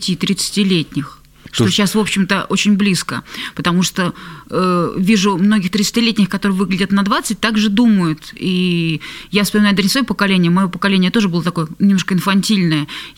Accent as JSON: {"language": "Russian", "town": "Krasnoyarsk", "region": "Krasnoyarsk Krai", "country": "Russia", "tie": "born or raised there", "said": "В моем родном городе Красноярске."}